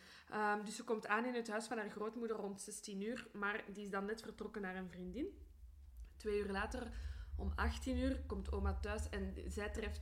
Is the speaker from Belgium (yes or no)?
yes; Brussels, Brussels-Capital Region, Belgium; Ik ben van Brussel, net een plumeau.